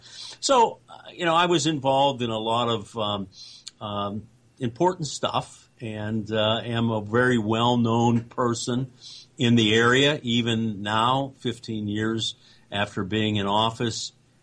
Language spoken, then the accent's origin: English; Brentwood, Pennsylvania, United States; I grew up in Pittsburgh, in the little town where I live now, which is a suburb, Brentwood. Graduated from one of the local universities here.